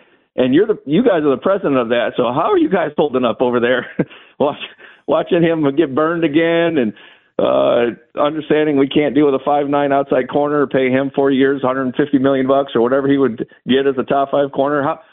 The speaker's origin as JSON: {"language": "English", "region": "Iowa", "country": "United States", "tie": "born or raised there", "moved": "as an adult", "said": "being an expatriate a long ways from home, I grew up in Iowa, but being out of the kingdom"}